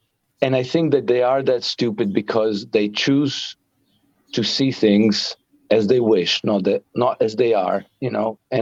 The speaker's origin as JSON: {"language": "English", "country": "Croatia", "lives_now": "-", "said": "I'm from Croatia, which was part of former Yugoslavia, and we had a war in the early 1990s, and I served as a soldier in that war."}